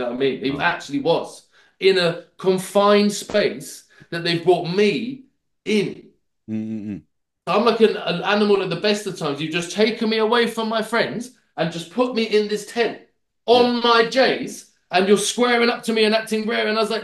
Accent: England, United Kingdom; I'm gonna go outside and say, yo, I'm an English person.

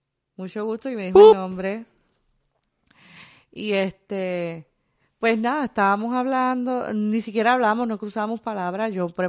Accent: Salinas, Puerto Rico; tan pronto yo le dije, soy boricua de Salinas

